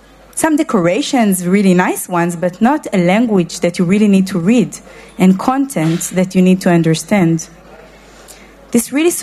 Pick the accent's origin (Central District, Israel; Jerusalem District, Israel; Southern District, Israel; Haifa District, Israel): Haifa District, Israel; Haifa; I grew up in Haifa, in Israel.